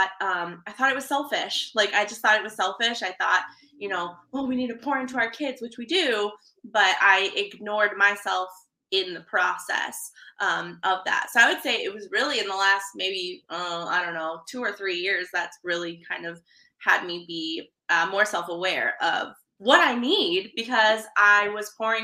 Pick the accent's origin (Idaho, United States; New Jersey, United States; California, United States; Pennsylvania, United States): California, United States; And I live in the Midwest now. I'm originally from California.